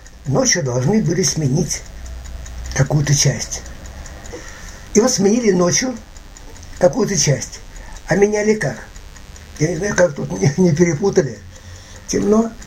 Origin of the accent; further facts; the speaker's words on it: Moscow, Russia; я москвич, там, ну, москвич, там это звучало.